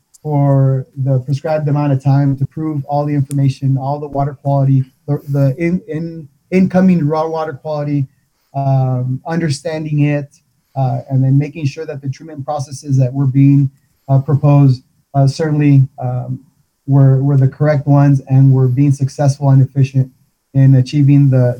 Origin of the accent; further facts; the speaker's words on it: El Paso, Texas, United States; I'm born and raised in El Paso.